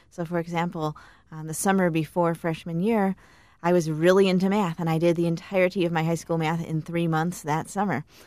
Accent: Chicago, Illinois, United States; It's pretty fascinating how things have changed growing up in Chicago.

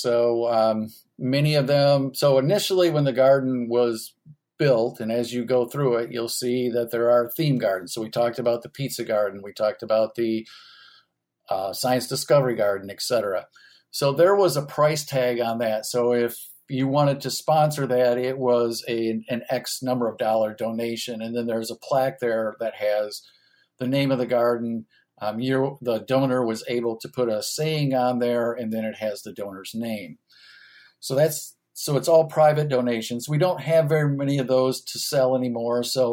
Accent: Michigan, United States; Well, I'm originally from Michigan. I went to MSU. I have 3 degrees from MSU.

